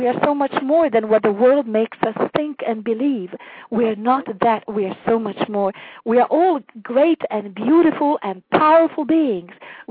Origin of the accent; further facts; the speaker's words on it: Montreal, Quebec, Canada; Yes, Montreal, Canada, dear.